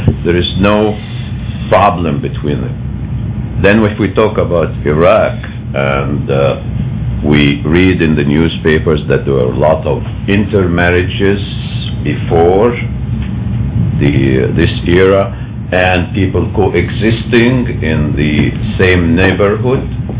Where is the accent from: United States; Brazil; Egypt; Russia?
Egypt; I'm a business consultant. I come from the Middle East, of course, and specifically from Egypt.